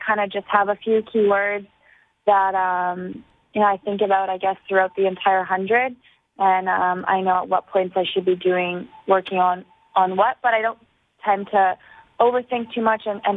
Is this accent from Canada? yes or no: yes; Canada; which were in my hometown. So that was something that I wanted to compete in, and Canada was bringing a large team because it was in Canada and it was my hometown.